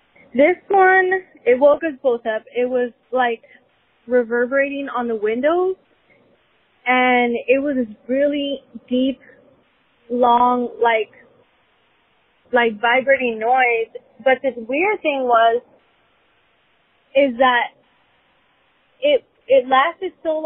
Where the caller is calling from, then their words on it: Menifee, California, United States; I'm calling from Menifee. So I'm in Menifee, California. It's in basically Riverside area, Inland Empire.